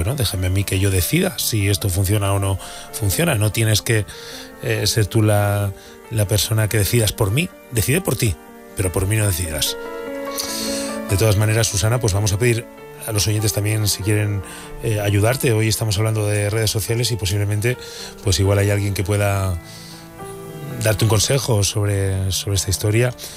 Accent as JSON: {"language": "Spanish", "town": "Burgos", "region": "Castile and León", "country": "Spain", "said": "Es que yo soy de Burgos, entonces eran las zonas en las que salíamos, ¿no?"}